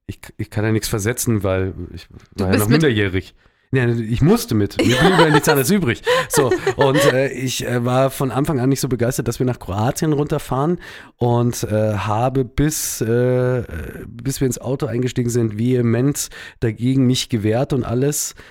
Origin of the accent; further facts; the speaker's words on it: Munich, Bavaria, Germany; ich bin schon hier in München geboren und an alles Mögliche und bin hier auch aufgewachsen, aber wohne jetzt schon auch seit längerer Zeit ein bisschen im Outback.